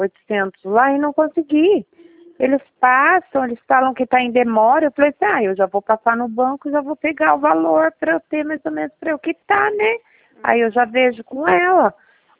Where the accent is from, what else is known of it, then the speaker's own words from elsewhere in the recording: Cerqueira César, São Paulo, Brazil; Porque eu sou do interior de São Paulo. Eu sou Cerqueira César, cidade de Cerqueira César.